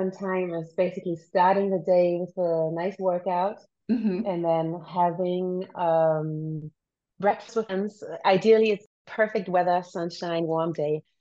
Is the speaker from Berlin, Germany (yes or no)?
yes; Berlin, Germany; So since I'm from Berlin, here the main dish, street food, is Döner